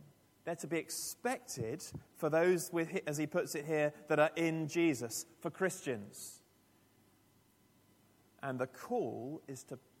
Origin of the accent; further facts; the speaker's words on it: Eastbourne, South East England, United Kingdom; up in very trendy Eastbourne, which you might know is the sort of retirement capital of Britain, as I was growing up in Eastbourne